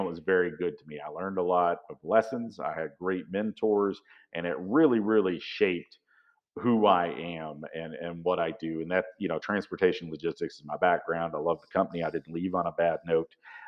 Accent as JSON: {"language": "English", "region": "Arkansas", "country": "United States", "tie": "born or raised there", "also_born_or_lived": "Amarillo, Texas / Moreland, Oklahoma", "said": "So I am a 48-year-old man from Arkansas. I was born in Amarillo, Texas, lived in Oklahoma for a little bit, a beautiful town called Moreland"}